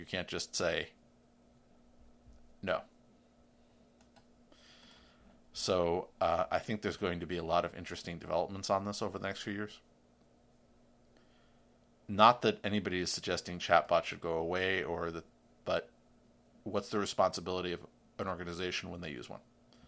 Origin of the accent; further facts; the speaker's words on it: New York City, New York, United States; this other Ars Technica story from my hometown of New York City was interesting.